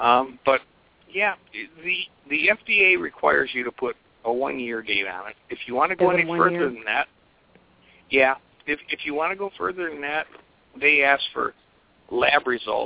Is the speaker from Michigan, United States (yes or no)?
yes; Michigan, United States; Surprisingly, none in my home state of Michigan.